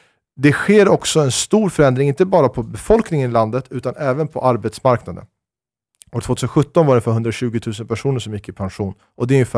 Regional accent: Danderyd, Stockholm County, Sweden; born there; Jag är lika mycket född i Sverige som du.

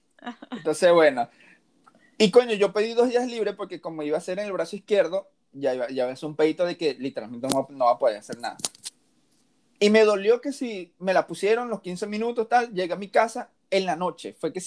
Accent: Venezuela; moved away; Tengo tatuado la fecha en la que yo salí de Venezuela en mi brazo.

